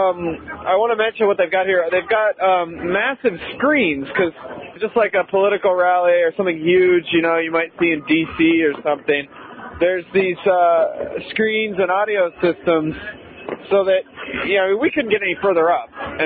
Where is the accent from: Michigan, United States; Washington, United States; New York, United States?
Washington, United States; Seattle; Yeah, so it'll be some time before anybody in my hometown is getting ready to celebrate.